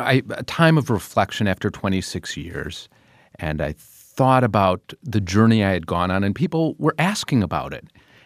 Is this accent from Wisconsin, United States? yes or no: yes; Milwaukee, Wisconsin, United States; I grew up in Milwaukee and in the neighborhood of Whitefish Bay, and I won this scholarship on the AFS program, and they sent me to a little town called Sunyani, Ghana.